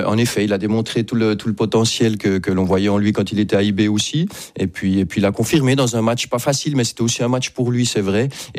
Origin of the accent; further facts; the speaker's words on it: Switzerland; Je dis pas ça parce que je suis suisse